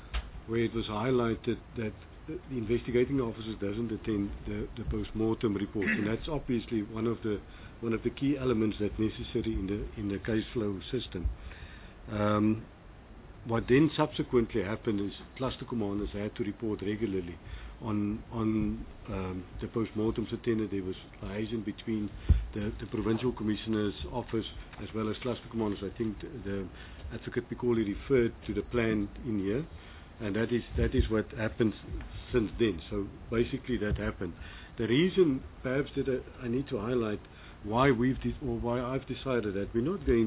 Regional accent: Khayelitsha, Western Cape, South Africa; that was my first question when I arrived in the office, because I'm from Khayelitsha.

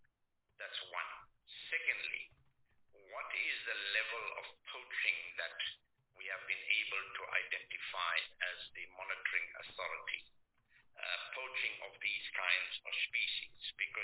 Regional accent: KwaZulu-Natal, South Africa; as a young boy growing up in KwaZulu-Natal

